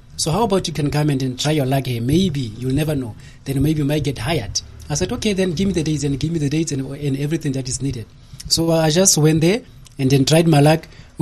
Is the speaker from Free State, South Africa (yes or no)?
yes; Clarens, Free State, South Africa; Well, I grew up in this little township called Clarence.